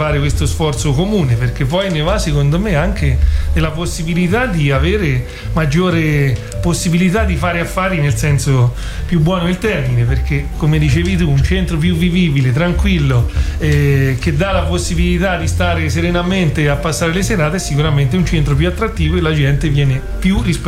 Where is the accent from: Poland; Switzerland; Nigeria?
Switzerland; born there; Io ci sono nato in Svizzera